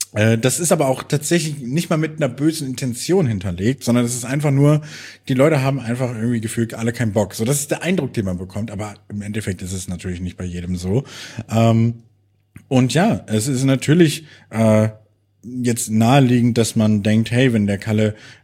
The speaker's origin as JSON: {"language": "German", "region": "Bremen", "country": "Germany", "said": "als Bremer"}